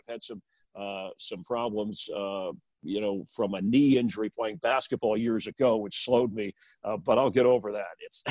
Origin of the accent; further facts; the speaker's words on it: Florida, United States; So I grew up in Florida. I'm a warm weather guy.